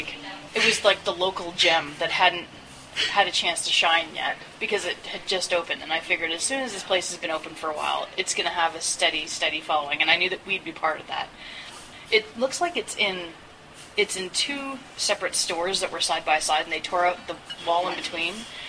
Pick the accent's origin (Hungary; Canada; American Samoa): Canada; I'm originally from Canada, Tracy's originally from the Pittsburgh area.